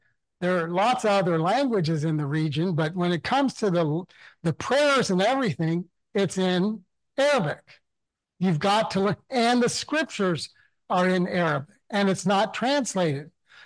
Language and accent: English; Ontario, Canada; I grew up in Southern Ontario, and we'd visit churches that had a mixed German-English service.